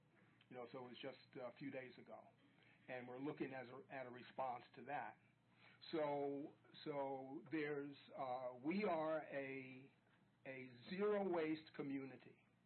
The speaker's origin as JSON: {"language": "English", "town": "Clintondale", "country": "United States", "said": "I'm from Clintondale. I've lived there for about 10 years, and they wanted to site a landfill down in our area, and we fought it."}